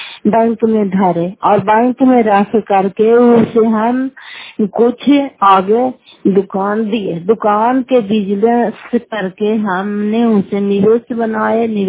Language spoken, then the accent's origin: Hindi; Fatehpur, Bihar, India; घर फतेहपुर, पंचायत मकरौता, जिला नालंदा, किराया 50 ब्लॉक की निवासी हूँ।